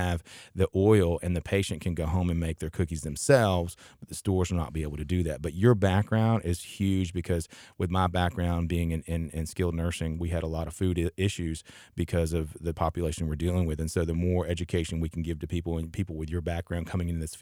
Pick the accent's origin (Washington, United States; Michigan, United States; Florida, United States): Florida, United States; I'm from Florida.